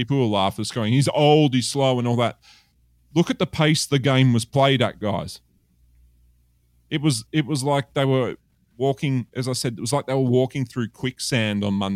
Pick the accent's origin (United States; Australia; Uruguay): Australia; Melbourne, Victoria; And I'm from Melbourne, right? I live in Melbourne.